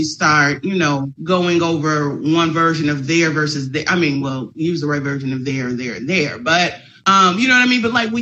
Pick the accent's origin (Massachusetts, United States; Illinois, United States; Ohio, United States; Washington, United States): Illinois, United States; Chicago; oh, I'm from Chicago. So like all Chicago journalists like work at the Tribune or the Sun-Times.